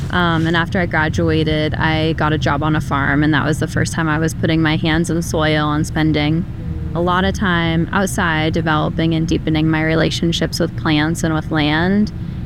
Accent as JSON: {"language": "English", "town": "Hood River", "region": "Oregon", "country": "United States", "tie": "born or raised there", "said": "I grew up in Hood River, which is an agricultural community. So I've always been around farms, farm workers, and agricultural in general."}